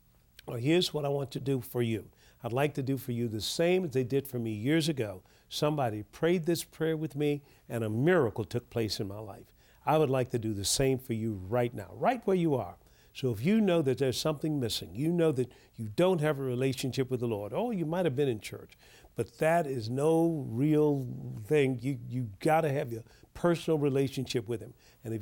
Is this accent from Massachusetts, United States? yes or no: no; Tuskegee, Alabama, United States; I'd gone to church as a young lad and so forth, growing up in the city, my hometown, Tuskegee, Alabama.